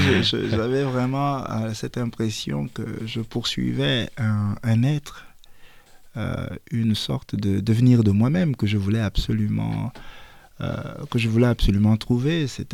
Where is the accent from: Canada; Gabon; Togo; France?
Gabon; Mouila, Ngounié; lorsque j'écris que je viens de Mouila